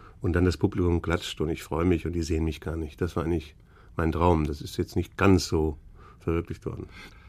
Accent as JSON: {"language": "German", "town": "Giessen", "region": "Hesse", "country": "Germany", "said": "weil ich komme aus Gießen an der Lahn."}